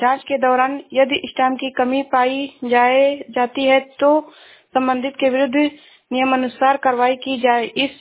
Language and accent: Hindi; Uttar Pradesh, India; मैं जिला श्रावस्ती से हूँ।